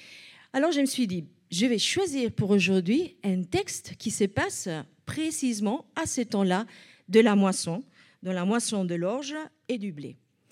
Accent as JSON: {"language": "French", "country": "Spain", "said": "Je suis espagnole, voilà."}